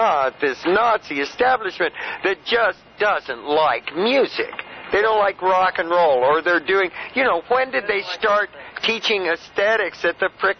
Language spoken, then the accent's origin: English; Berkeley, California, United States; I've played music right there for 9 years, and I'm from Berkeley.